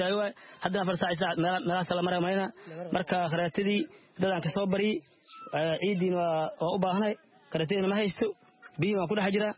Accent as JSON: {"language": "Somali", "town": "Saakow", "region": "Middle Juba", "country": "Somalia", "said": "oon ku noolahay alxamdulilaahi dhagaxley dadkii cusub oo gadaalka imaadaan ahay waxaan ka soo barakacay degmada Saakow xasoon iyo shan bilood meel aan deganahay"}